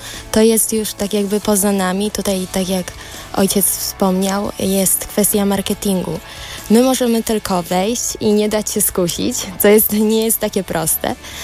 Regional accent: Tylmanowa, Lesser Poland, Poland; Pochodzę z Tylmanowej

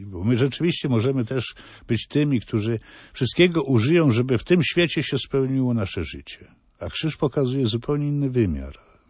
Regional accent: Lesser Poland, Poland; jestem z Podhala i takie rzeczy mężczyzna musi umieć robić

